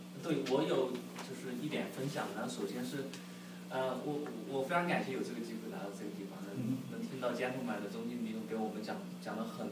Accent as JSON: {"language": "Chinese", "region": "Sichuan", "country": "China", "accent": "Sichuanese", "said": "他说哎耳哇，就是我们四川话就是老二你是要回国工作是吗？"}